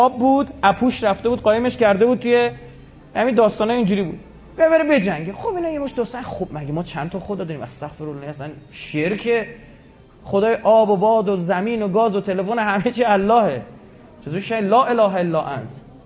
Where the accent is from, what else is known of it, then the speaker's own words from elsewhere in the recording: Iran; یعنی این توهینه به ما ایرانی ها دیگه.